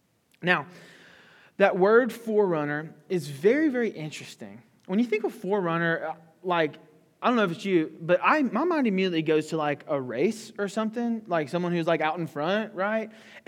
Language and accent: English; Louisiana, United States; I'm from Louisiana. I did my undergraduate at Louisiana Tech.